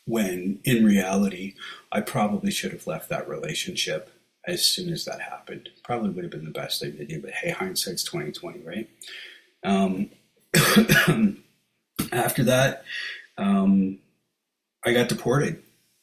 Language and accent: English; Cobourg, Ontario, Canada; I moved back to my hometown, Cobourg, Ontario, which is just on Lake Ontario, just down the road from Kingston a little bit, about an hour and a half. And it was the small town I remembered.